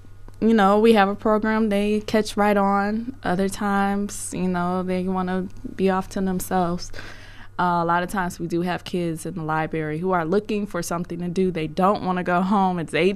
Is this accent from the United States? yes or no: yes; Milwaukee, Wisconsin, United States; I guess growing up in Milwaukee, you know, my mom took me to the library, and I just kind of caught on to it.